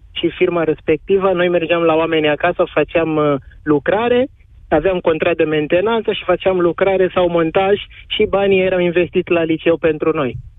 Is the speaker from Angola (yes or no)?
yes; Angola; now in Romania; Eu sunt din Angola